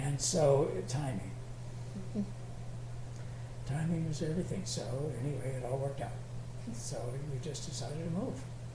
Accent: Minnesota, United States; Well, you know, I grew up in Minnesota.

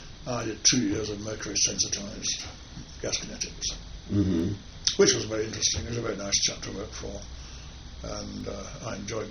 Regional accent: Sheffield, Yorkshire and the Humber, United Kingdom; Back in my hometown, but that was purely fortuitous.

